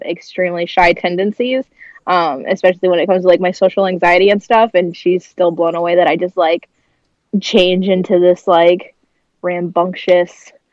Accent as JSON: {"language": "English", "town": "St. Louis", "region": "Missouri", "country": "United States", "tie": "born or raised there", "said": "Yep, born and raised St. Louis my whole life. I have lived in the house I live in now since 95."}